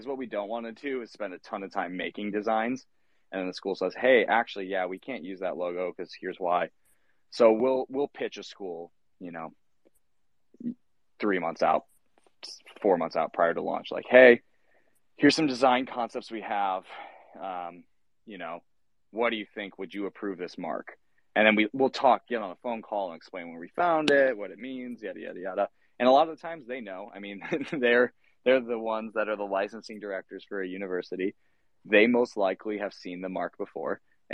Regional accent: Indiana, United States; growing up in Indiana, you love college, you love all sports.

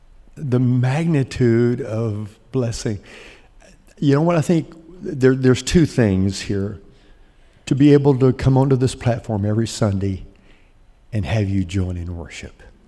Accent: Mobile, Alabama, United States; he and I grew up together in Mobile. His mom and dad were pastors of our home church.

